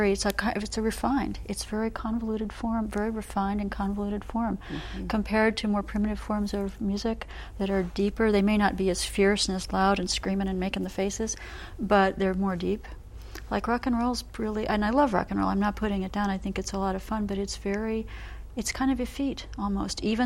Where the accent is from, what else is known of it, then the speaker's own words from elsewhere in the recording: Michigan, United States; this is my first time in Alaska, and I'm from Michigan, so I've certainly experienced cold weather before